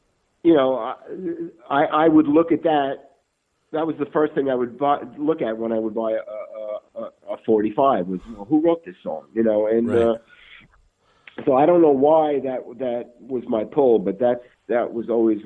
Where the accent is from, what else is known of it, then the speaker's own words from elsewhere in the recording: Brooklyn, New York, United States; here was, I was a kid growing up in Brooklyn.